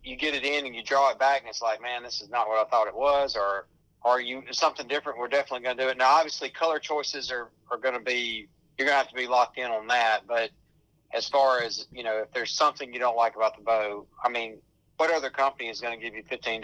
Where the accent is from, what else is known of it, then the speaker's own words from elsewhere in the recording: Alabama, United States; I'm from Alabama. I still live in Alabama today. I've moved around a little bit, but I'm back home in my home state.